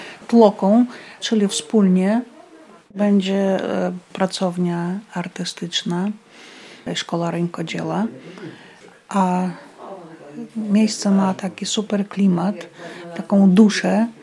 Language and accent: Polish; Belarus; now in Poland; Tutaj urodziła się moja mama. Także ja jestem stąd. I nie stąd. Przyjechałam z Puszczy Białowieskiej tylko po drugiej stronie granicy, więc ja jestem takim człowiekiem tutejszym, swoim, swoim tam, swoim tu. Tam mam rodziców, tutaj mam dzieci.